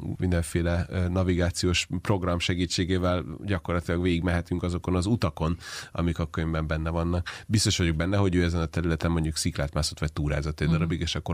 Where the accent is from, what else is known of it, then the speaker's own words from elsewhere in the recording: Budapest, Hungary; Én ugyan Budapesten nőttem fel